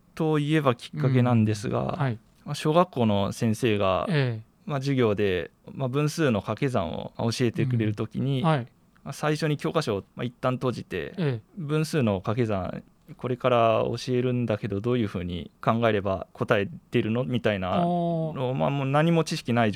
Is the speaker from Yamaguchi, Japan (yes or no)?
yes; Hagi, Yamaguchi, Japan; 出身は山口県の萩市です。